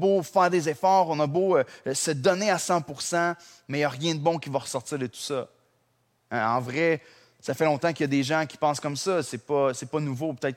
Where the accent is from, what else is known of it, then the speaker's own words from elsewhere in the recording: Drummondville, Quebec, Canada; dans ma ville natale à Drummondville